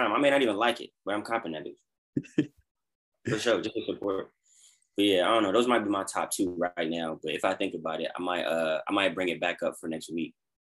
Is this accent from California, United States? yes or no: yes; Los Angeles, California, United States; Bro, I grew up in LA, bro. I grew up in Cali.